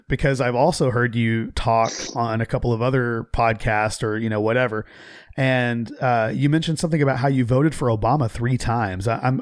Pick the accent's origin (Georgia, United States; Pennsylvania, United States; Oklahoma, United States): Oklahoma, United States; I mean, it's, you know, it's Oklahoma. I grew up there too.